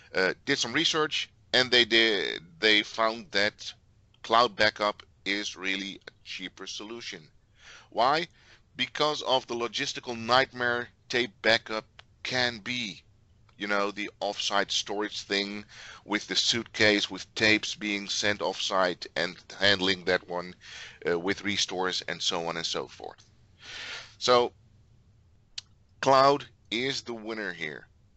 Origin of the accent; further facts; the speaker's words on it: Netherlands; Since I am from the Netherlands, I can say it's a BaaS service like a BaaS.